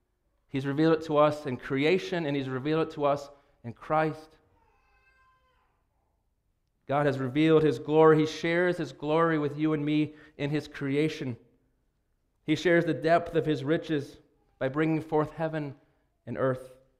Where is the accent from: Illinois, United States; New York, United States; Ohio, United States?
Ohio, United States; When I was growing up in Ohio, we would sometimes go to Kentucky to a place called Red River Gorge.